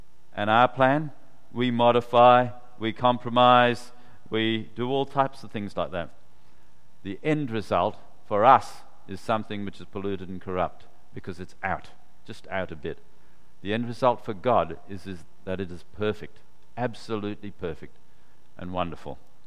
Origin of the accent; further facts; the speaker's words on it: Perth, Western Australia, Australia; also born or lived in Malaya; I was born in Malaya. I came out on the ship January 1957. Yeah, I was 6 years old. And it took about 8 days to come from Malaya down to Perth.